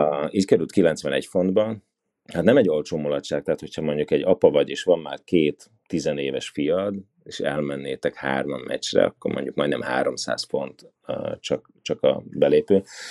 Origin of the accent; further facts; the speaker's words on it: Southern Slovakia, Slovakia; én felvidéki vagyok